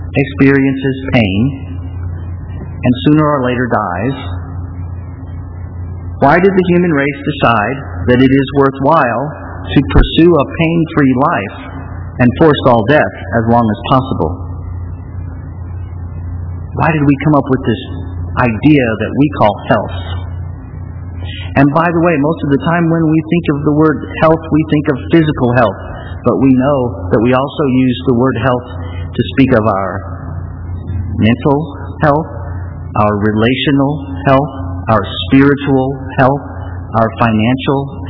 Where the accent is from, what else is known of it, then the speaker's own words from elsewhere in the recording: St. Louis, Missouri, United States; born there; I was born in St. Louis at a place called the Missouri Baptist Hospital, which is still there, by the way.